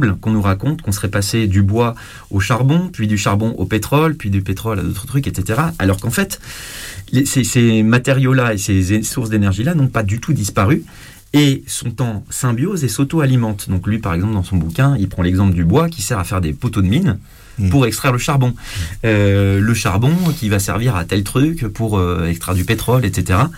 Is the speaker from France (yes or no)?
yes; France; quand même, parce que on est français.